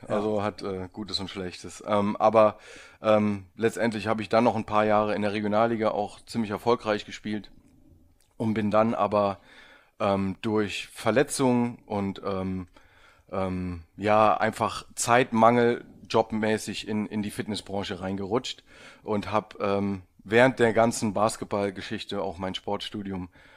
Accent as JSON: {"language": "German", "town": "Trier", "region": "Rhineland-Palatinate", "country": "Germany", "said": "Bin aus Trier eigentlich."}